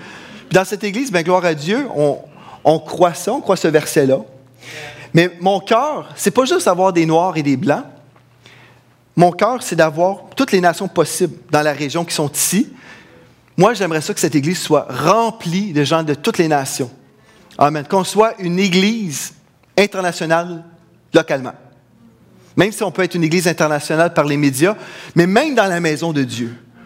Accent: Quebec, Canada; Je suis Québécois d'origine irlandaise. Mon père, son père … est venu au Canada quand il avait 30 ans. Il est parti de l'Irlande et puis il est venu ici.

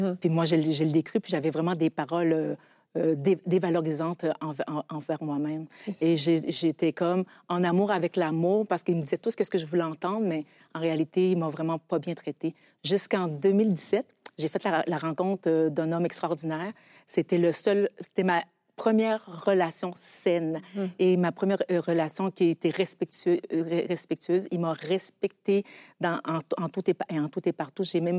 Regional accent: Haiti; born there; Oui, en effet, je suis née en Haïti et puis j'ai vécu avec ma grand-mère, mes deux tantes et ma grande sœur.

